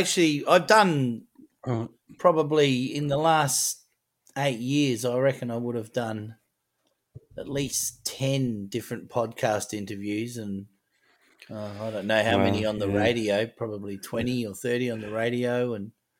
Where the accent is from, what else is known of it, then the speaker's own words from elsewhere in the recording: Adelaide, South Australia, Australia; I was born in Adelaide. In 1968, at the Queen Elizabeth Hospital, actually. And I grew up in a suburb in the northern suburbs of Adelaide called Gillis Plains. Just a working class